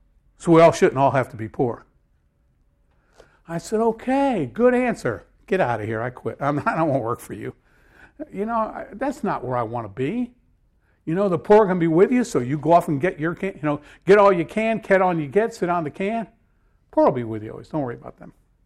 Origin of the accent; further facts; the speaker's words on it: Connecticut, United States; Once I was in Connecticut and was seeing everything, my hometown has gone down the tubes.